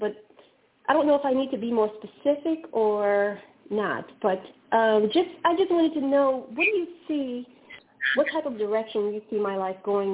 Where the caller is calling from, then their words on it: Virginia, United States; I'm calling from Virginia.